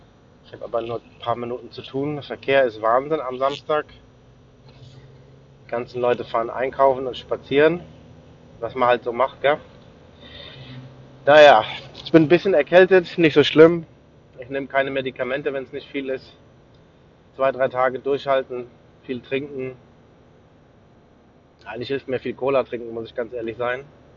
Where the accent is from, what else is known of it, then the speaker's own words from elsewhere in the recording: Frankfurt, Hesse, Germany; also born or lived in Hamburg; Ich bin in Hamburg geboren, in Frankfurt aufgewachsen und eigentlich in einem Vorort von Frankfurt. Die ersten paar 20 Jahre, jetzt bin ich 45, also mittlerweile 20 Jahre auch dann direkt in Frankfurt.